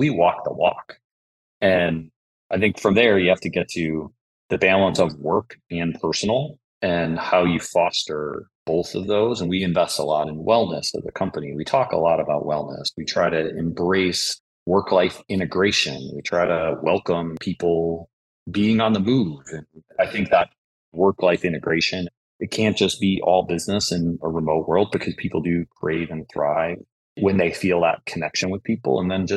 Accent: Buffalo, New York, United States; So I mentioned I'm from Buffalo.

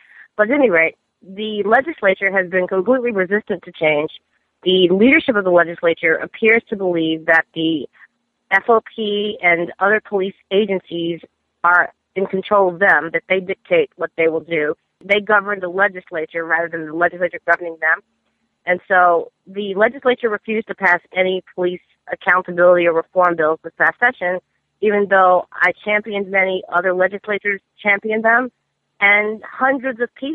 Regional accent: Baltimore, Maryland, United States; Truthfully, growing up in Baltimore, there's nothing that I've ever wanted to do more in my life than right the wrongs of the city that I knew existed from the time I was a child until now

